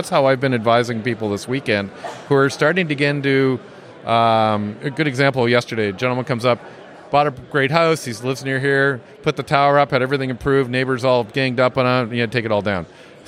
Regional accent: Canada; So for my remote station in north of Toronto, because I'm a Canadian

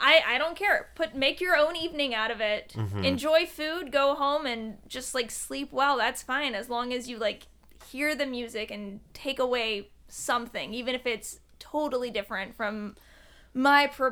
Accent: the South, United States; There's some succotash, which as a Southerner I should have had before, but I haven't.

